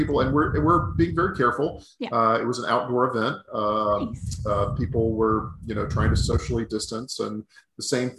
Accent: Mississippi, United States; they had to break it to Joan that I was actually from Mississippi.

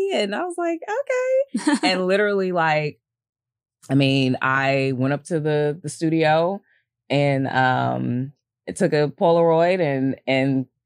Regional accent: Los Angeles, California, United States; So I grew up in South Central LA. So I'm an LA native.

